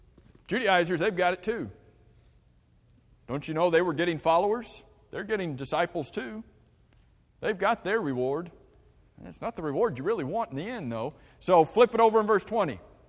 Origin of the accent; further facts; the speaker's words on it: United States; born there; I'm an American citizen because I was born here.